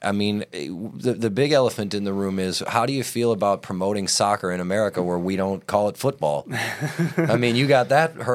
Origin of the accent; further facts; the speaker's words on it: Wisconsin, United States; I grew up in Wisconsin, so I'm a Packers fan.